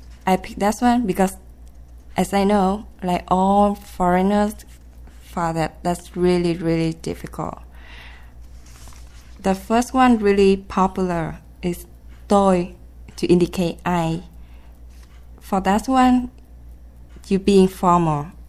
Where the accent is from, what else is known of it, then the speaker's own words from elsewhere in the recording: Vietnam; from Vietnam.